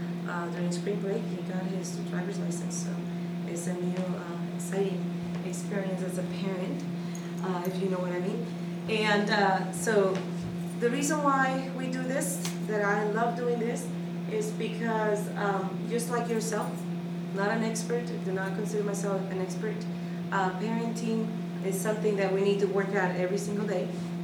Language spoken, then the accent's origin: Spanish; Panama; now in United States; Soy originalmente de Panamá, que está ubicado en Centroamérica. Y vivo aquí en los Estados Unidos ya vamos cerca de 20 años.